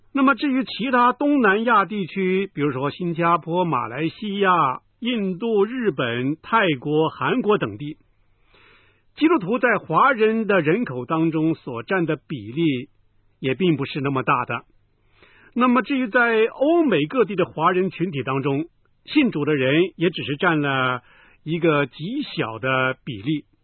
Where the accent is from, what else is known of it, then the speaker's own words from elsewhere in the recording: Guangdong, China; 那就是咱们广东人讲的一句话